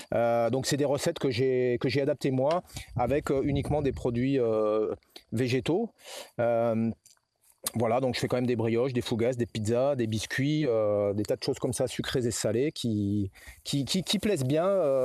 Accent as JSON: {"language": "French", "region": "the Alps", "country": "France", "said": "je suis allé tondre en Corse alors que je venais plutôt des Alpes."}